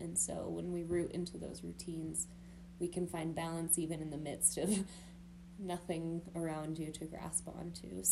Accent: Tabernash, Colorado, United States; So I grew up in Grand County, Colorado, Tabernash specifically, and my family was very prominent here

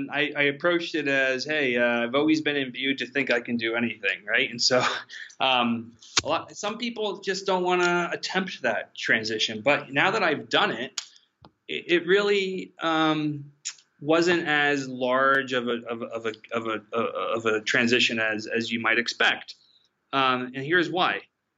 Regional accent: New Jersey, United States; when I was growing up in North and Central Jersey

